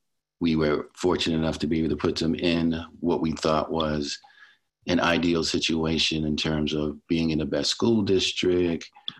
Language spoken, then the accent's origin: English; Baltimore, Maryland, United States; I am from Baltimore City, where I grew up. I have four brothers and sisters. I was raised mostly by a single parent, my mother.